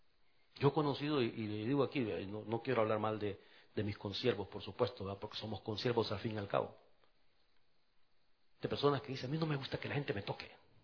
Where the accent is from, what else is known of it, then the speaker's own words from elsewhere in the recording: El Salvador; A los 18 ya vivía en el templo, allá en mi país, en El Salvador.